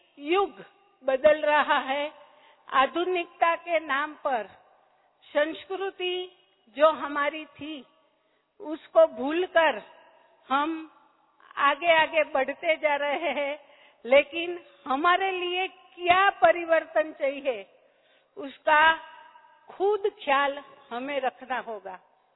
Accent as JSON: {"language": "Hindi", "town": "Rajkot", "region": "Gujarat", "country": "India", "first_language": "Gujarati", "second_language": "Hindi", "said": "पहली बार हम हिंदी में बोल रहे हैं। हमारी मदर टंग गुजराती है"}